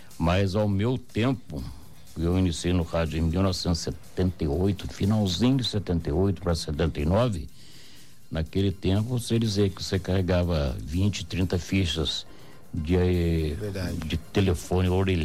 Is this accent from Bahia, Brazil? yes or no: no; Guaratinguetá, São Paulo, Brazil; Falei: pois não, sou de Guaratinguetá.